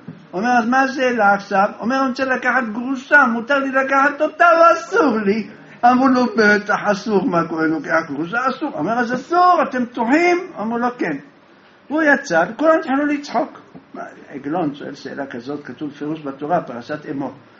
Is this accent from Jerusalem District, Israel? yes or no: yes; Jerusalem, Jerusalem District, Israel; גדלנו בירושלים